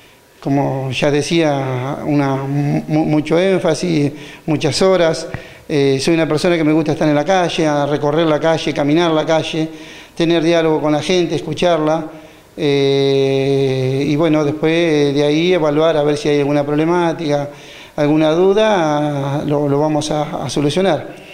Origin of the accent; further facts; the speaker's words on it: General Viamonte, Buenos Aires Province, Argentina; Yo soy nativo de General Viamonte, estaba trabajando en Junín, estuve a cargo de la comisaría de Lincoln también, y bueno, en este último tiempo ahí en el comando de patrulla de Junín.